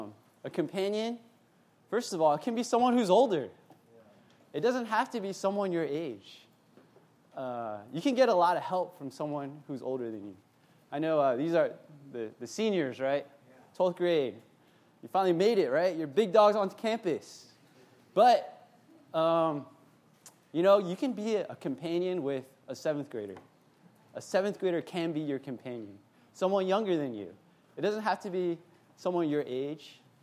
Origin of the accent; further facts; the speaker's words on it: Philadelphia, Pennsylvania, United States; now in Cambridge, United States; And from Cambridge, Massachusetts. Been there for 6 years, but I also grew up in the Northeast. So I grew up around Philadelphia